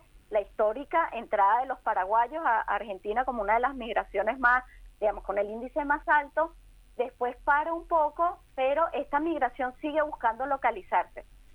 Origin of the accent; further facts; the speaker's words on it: Venezuela; Pues también se piensa que la mayoría somos de Caracas, de la capital de Venezuela